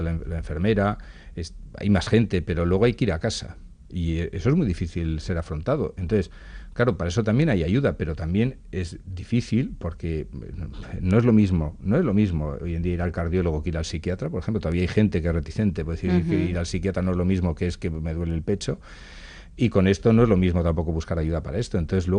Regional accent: Basque Country, Spain; lo digo desgraciadamente como vasco, pues son más frecuentes aquí en Euskadi

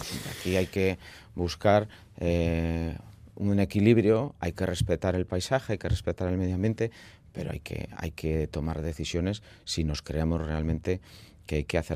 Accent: Santurtzi, Basque Country, Spain; yo soy de Santurtzi, de la margen izquierda

